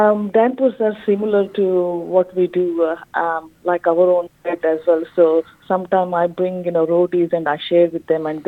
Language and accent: English; India; now in Australia; Growing up in India, you know, I saw a lot of disparity and inequality